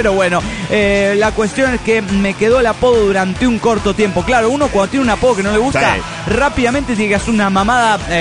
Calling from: Montreal, Quebec, Canada; de Montreal, Canadá.

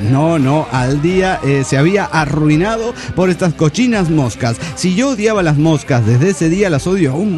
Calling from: Cochabamba, Bolivia; de Cochabamba, Bolivia.

